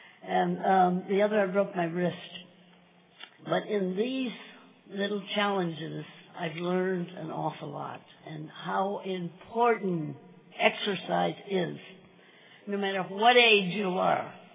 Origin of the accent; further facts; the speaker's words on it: Brentwood, California, United States; from Brentwood City, California.